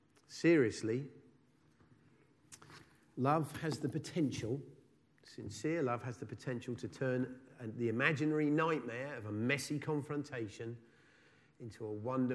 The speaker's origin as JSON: {"language": "English", "country": "United Kingdom", "said": "The first problem is we're British."}